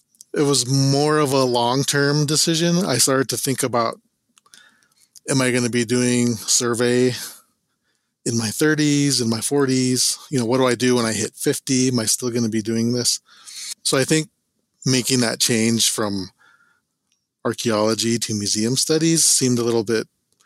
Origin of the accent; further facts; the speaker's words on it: South Dakota, United States; now in Colorado, United States; Since I'm from South Dakota, the plains, I was able to connect with the plains tribes right away